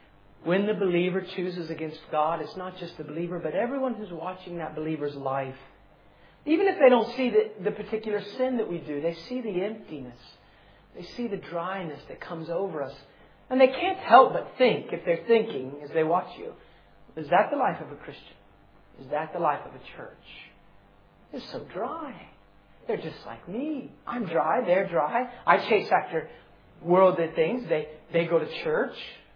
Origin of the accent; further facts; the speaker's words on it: Mississippi, United States; So I'm from Mississippi. And I come all the way from Mississippi and I come to Wales.